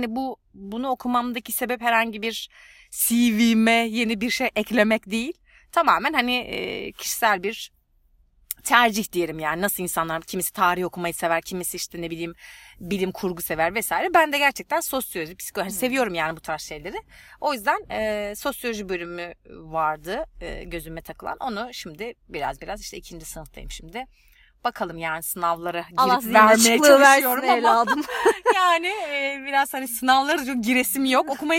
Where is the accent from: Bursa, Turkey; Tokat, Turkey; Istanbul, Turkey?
Istanbul, Turkey; also born or lived in Eskişehir; Doğdum sadece orada. Sonra zaten 6 yaşımda İstanbul'a gelmişiz. Baba memur olduğu için orada doğmuşum yani sadece. Çok hani orada bir bağlantımız yok. Aslen Niğdeliyim.